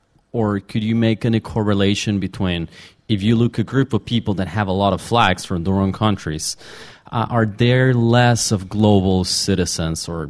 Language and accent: English; Mexico; from Mexico.